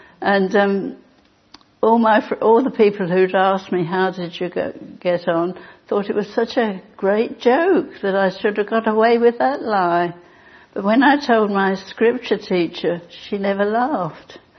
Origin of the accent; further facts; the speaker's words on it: London, United Kingdom; born there; I wasn't actually born in Twickenham, I was born in London. I'm a true Cockney. I was born in Queen Charlotte's Hospital when it used to be in the East End.